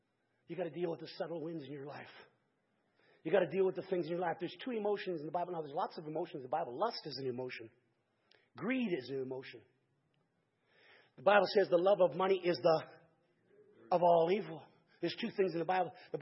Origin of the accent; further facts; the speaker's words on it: Hamilton, Ontario, Canada; When I was a kid growing up in Hamilton, just not far from here, I lived in a place next door to me.